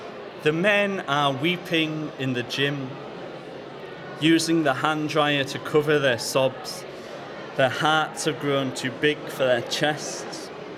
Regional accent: Yorkshire and the Humber, United Kingdom; as a gay man, I have a certain perspective, but then it seemed to me that growing up in South Yorkshire in the 21st century

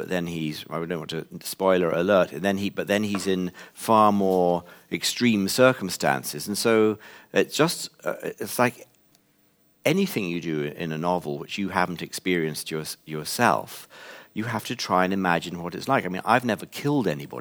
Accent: Scotland, United Kingdom; As a Scot myself, I sort of reclaimed him for the homeland.

